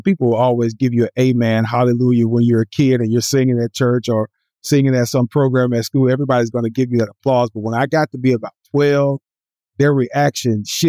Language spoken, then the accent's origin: English; Alabama, United States; I really wanted to go and get the experience, because I was from Alabama.